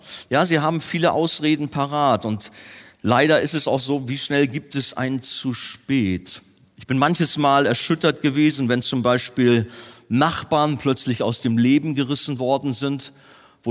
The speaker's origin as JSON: {"language": "German", "region": "Hamburg", "country": "Germany", "said": "Als Hamburger sind wir Botschafter in der schönsten Stadt der Welt."}